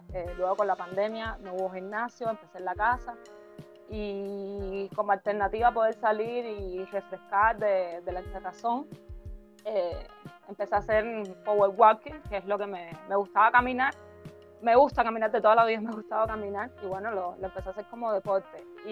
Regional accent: Havana, Cuba; yo soy de La Habana, nacida, criada en Marianao específicamente. Ahora vivo en La Habana Vieja, lo más lejos que estoy de mi lugar de nacimiento.

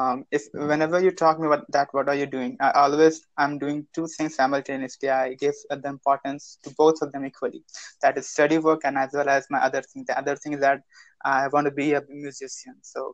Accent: India; and after collecting that money, I'm going out from India.

